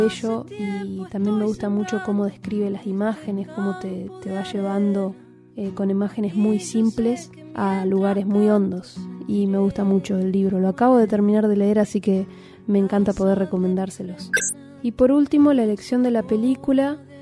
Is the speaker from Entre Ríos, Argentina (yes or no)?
yes; Gualeguaychú, Entre Ríos, Argentina; now in Buenos Aires, Argentina; soy compositora, oriunda de Entre Ríos, nacida en Gualeguaychú, actualmente radicada acá en Capital Federal.